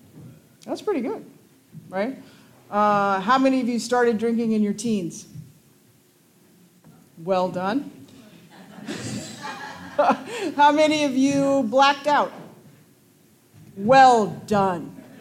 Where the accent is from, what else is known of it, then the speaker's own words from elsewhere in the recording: California, United States; I grew up in the San Fernando Valley.